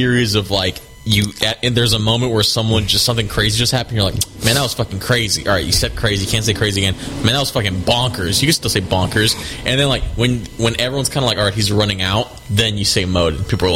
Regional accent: San Leandro, California, United States; because I'm from San Leandro.

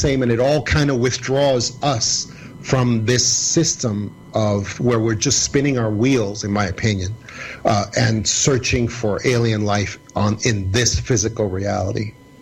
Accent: New York, United States; No, please say it. We're from New York here. Go ahead.

